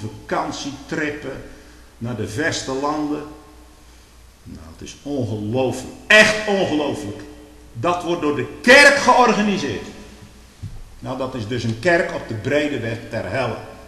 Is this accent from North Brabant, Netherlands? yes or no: no; Stolwijk, South Holland, Netherlands; Daar is de Stolkse kermis waar ik vandaan kom.